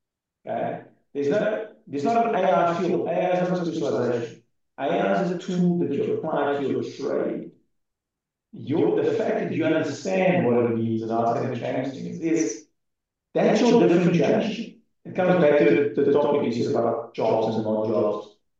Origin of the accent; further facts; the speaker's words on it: South Africa; and I'm from South Africa, and we have some issues around security and safety.